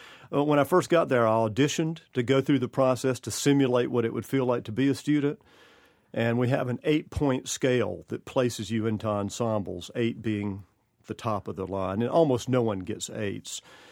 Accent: Georgia, United States; I think growing up in Georgia in the middle of the Civil Rights Movement, and you think back, my schools were segregated until the 7th grade.

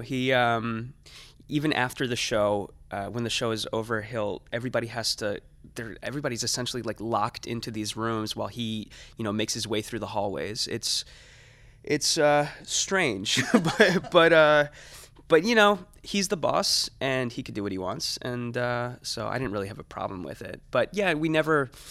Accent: New Jersey, United States; I'm from New Jersey, so, it wasn't a big commute.

